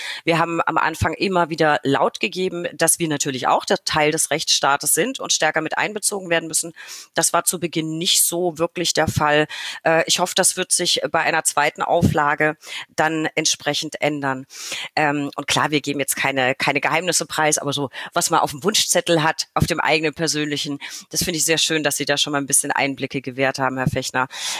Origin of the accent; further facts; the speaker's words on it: Bavaria, Germany; Ich komme ja aus Franken.